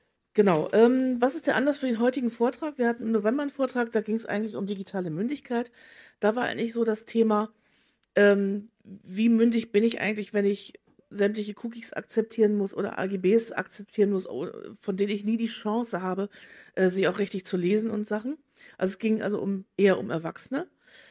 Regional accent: Hamburg, Germany; ich habe meine Kindheit und Jugend in der Hamburger öffentlichen Bücherhalle verbracht.

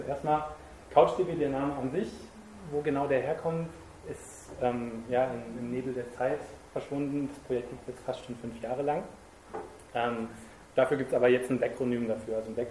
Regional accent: Stuttgart, Baden-Württemberg, Germany; Ich komme hier aus Stuttgart

